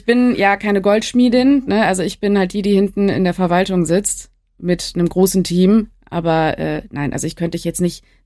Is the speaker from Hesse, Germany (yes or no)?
no; Cologne, North Rhine-Westphalia, Germany; ich komme aus Deutschland, ich komme aus Köln